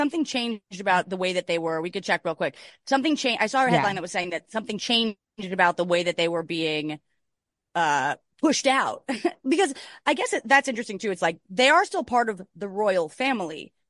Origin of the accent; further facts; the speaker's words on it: New Jersey, United States; because we're from New Jersey, where there actually are a lot of orchards.